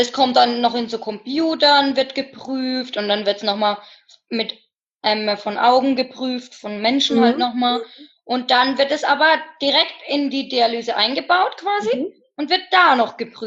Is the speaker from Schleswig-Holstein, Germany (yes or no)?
no; Bavaria, Germany; also born or lived in Schweinfurt; Ja, ich komme gebürtig aus Unterfranken, ja.